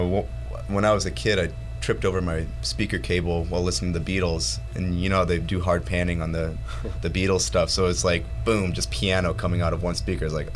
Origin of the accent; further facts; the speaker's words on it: San Diego, California, United States; now in Los Angeles, United States; Well, I was born in Los Angeles, but raised in San Diego, and now I'm back up in LA.